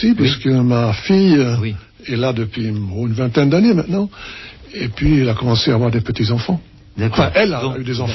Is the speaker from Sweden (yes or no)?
yes; Sweden; also born or lived in Paris, France; Je suis allé en Suède à l'âge de 7 ans. Donc j'ai vécu mes premières 7 années à Paris. Et après, donc, Suède-France. Au total, j'ai fait une cinquantaine d'années en France sur l'ensemble de ma vie.